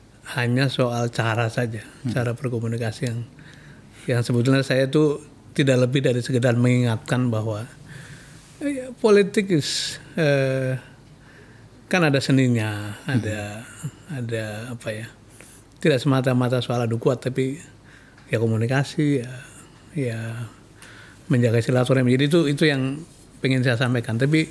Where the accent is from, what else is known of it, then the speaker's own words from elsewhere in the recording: Brebes, Central Java, Indonesia; beliau orang Tegal, saya orang Brebes